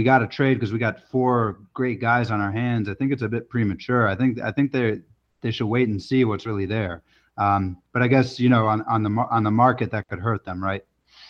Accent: Chicago, Illinois, United States; I'm originally from Chicago. Maybe it's the Bulls fan in me

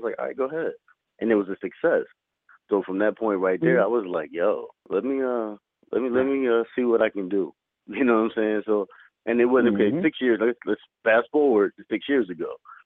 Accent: Virginia, United States; now in Florida, United States; And I'm from Virginia, by the way, if anybody want to know.

